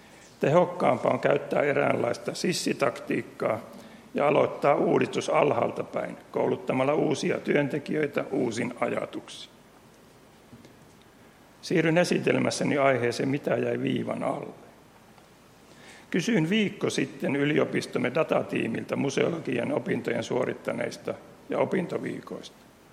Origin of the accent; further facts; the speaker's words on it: Lund, Skåne, Sweden; olin enännyt lapsuuteni Etelä-Ruotsissa Lundissa.